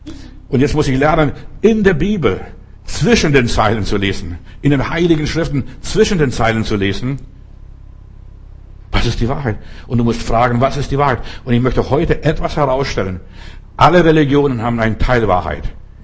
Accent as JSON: {"language": "German", "country": "Russia", "said": "Bei uns in Russland hat man einen Witz gemacht."}